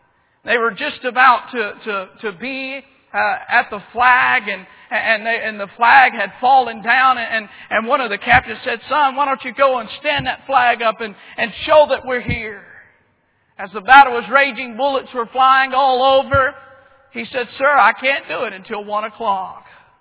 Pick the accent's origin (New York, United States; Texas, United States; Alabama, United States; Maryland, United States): Alabama, United States; Now, I'm originally from Alabama.